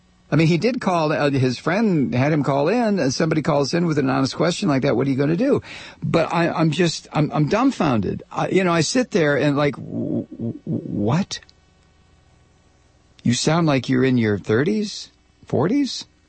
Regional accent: United States; The shame that I feel as an American, I never felt that as maybe I should have.

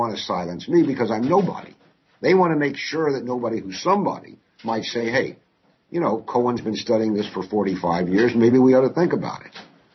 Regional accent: the South, United States; I grew up in the South. I saw it about civil rights.

